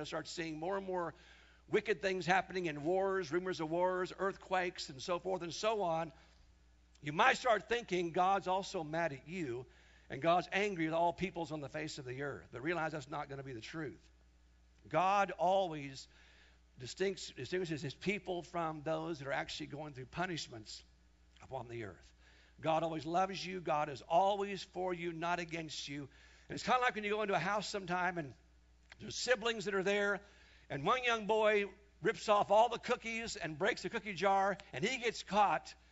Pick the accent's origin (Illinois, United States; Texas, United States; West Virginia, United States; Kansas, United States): Kansas, United States; I told the congregation here years back, when I was growing up in Kansas